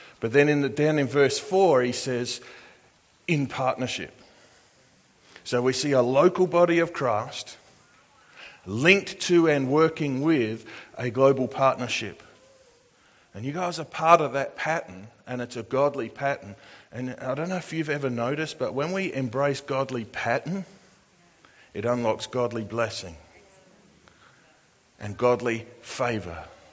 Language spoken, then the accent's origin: English; Australia; I'm not. I'm Australian. We have an abruptness about our culture.